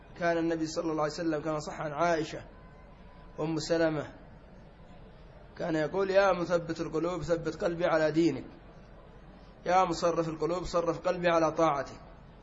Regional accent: Yemen; ومنها عندنا في اليمن رفة العين

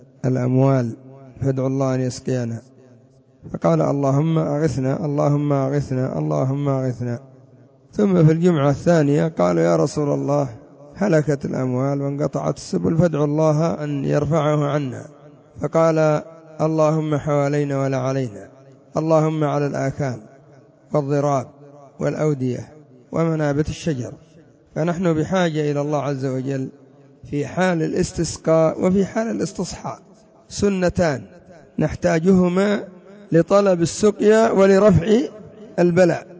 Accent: Yemen; يا أخي، قد زرنا عدة دول ما عندهم هذا البناء الذي عندنا في اليمن

